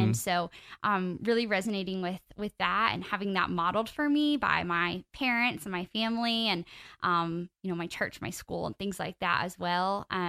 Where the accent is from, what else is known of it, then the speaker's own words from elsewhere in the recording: Orlando, Florida, United States; also born or lived in Gainesville, Georgia; So I was born in Gainesville, Georgia, but grew up here in Orlando, was raised in a Christian family, and grew up going to church, going to a Christian school here in Orlando.